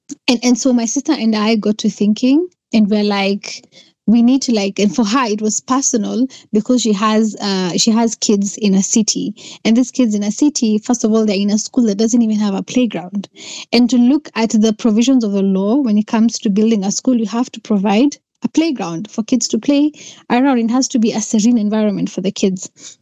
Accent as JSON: {"language": "English", "region": "Meru County", "country": "Kenya", "tie": "born or raised there", "said": "where my hometown is called Meru County, which is one of the breadbaskets of Kenya"}